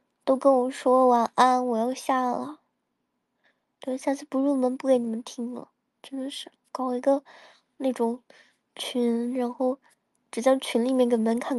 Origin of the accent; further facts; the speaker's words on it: China; 咱们作为中国人来说，就是又谦虚